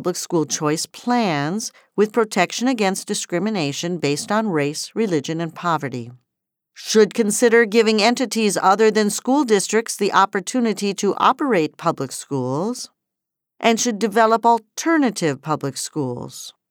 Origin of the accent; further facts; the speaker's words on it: Virginia, United States; I talked with the Dems in my home state of Virginia, and they were not convinced.